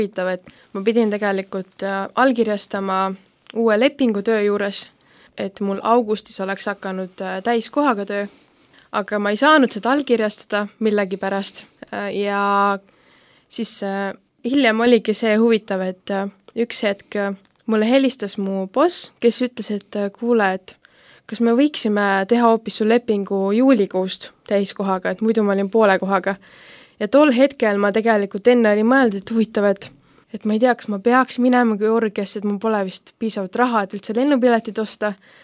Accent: Taebla, Lääne County, Estonia; Ma olen 3D kogudusest ja pärit olen ma tegelikult üldse Taeblast, mis on siis Haapsul lähedal. Ja hetkel elan nii Taeblas kui ka Tallinnas.

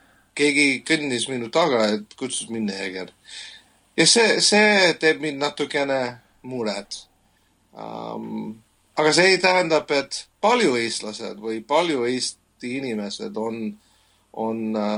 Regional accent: United States; Estonian is a second language; now in Estonia; Kui ma mõtlen sellest, et minu südames on kaks lipud. Üks on Ameerikast, kus ma olen pärit, ja teine on Eesti lip, sinine must valge.

